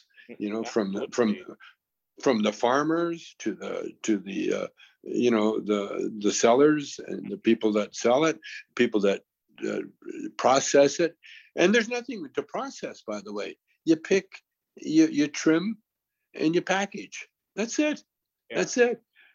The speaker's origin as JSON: {"language": "English", "country": "Canada", "said": "I'm from Canada"}